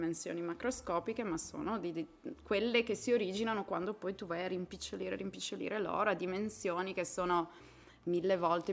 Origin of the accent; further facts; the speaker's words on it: Friuli-Venezia Giulia, Italy; also born or lived in Padua / United States; now in Turin, Italy; io sono friulana, ho studiato a Padova, poi sono andata a vivere negli Stati Uniti per 15 anni.